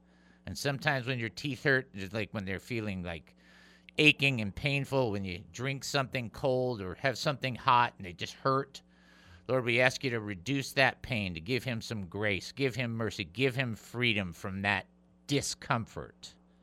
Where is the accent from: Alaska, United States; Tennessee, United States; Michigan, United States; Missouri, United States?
Michigan, United States; Detroit; It's not the pizza I grew up with in Detroit.